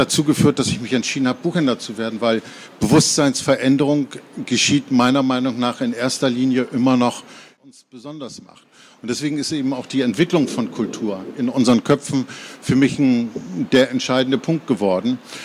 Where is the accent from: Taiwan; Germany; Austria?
Germany; West Germany; now in Rostock, Germany; Also ich komme ja auch aus dem Westen. Ich bin ja erst 1990 nach Rostock gekommen